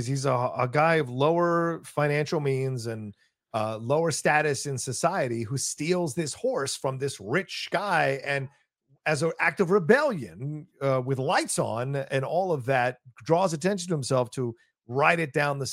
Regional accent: Virginia, United States; And growing up in Virginia, WWDC5 showed The Great Waldo Pepper all the time on Saturday afternoons.

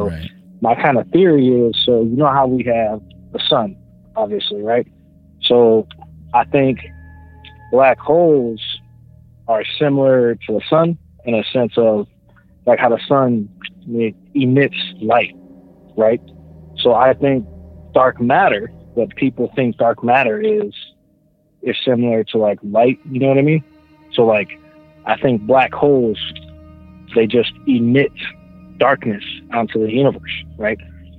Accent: Florida, United States; I'm from Florida.

